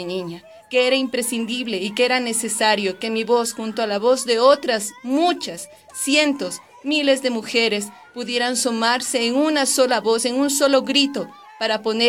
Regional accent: Ecuador; soy ecuatoriana.

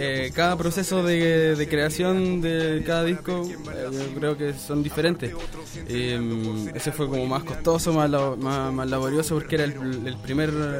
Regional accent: Maipú, Santiago Metropolitan Region, Chile; Y eso están para nosotros que somos de Maipú

